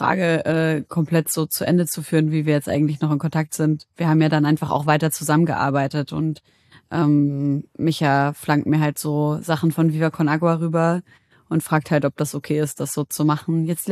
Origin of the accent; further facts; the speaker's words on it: Syria; seit über 10 Jahren herrscht in meiner Heimat Syrien Krieg.